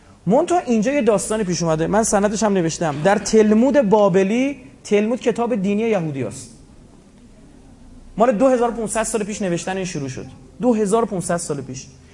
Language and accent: Persian; Iran; یعنی این توهینه به ما ایرانی ها دیگه.